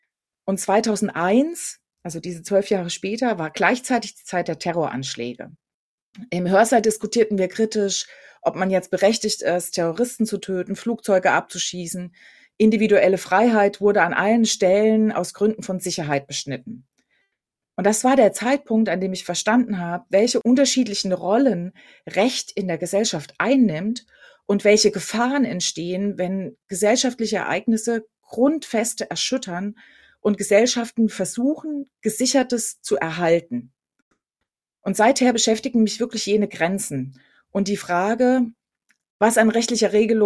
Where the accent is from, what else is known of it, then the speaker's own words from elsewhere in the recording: East Germany, Germany; Dort erinnerten mich nämlich plötzlich ganz viele Dinge an meine Kindheit in der DDR.